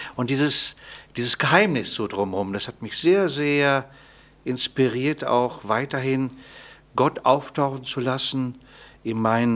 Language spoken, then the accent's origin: German; Paderborn, North Rhine-Westphalia, Germany; weil ich komme ja aus Paderborn